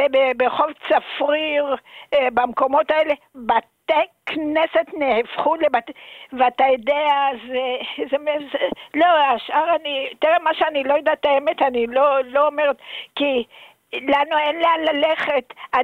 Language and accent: Hebrew; Jerusalem, Jerusalem District, Israel; born there; now in Tel Aviv, Israel; אני ילידת ירושלים. אני גרה פה 50-60 שנה.